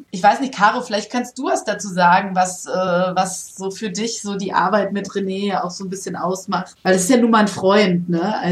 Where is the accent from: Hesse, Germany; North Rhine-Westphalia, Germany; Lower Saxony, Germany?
Hesse, Germany; born there; weil ich habe früher in Darmstadt studiert und habe dann lange Zeit gewohnt. Ich bin ja auch eigentlich gebürtige Hessin.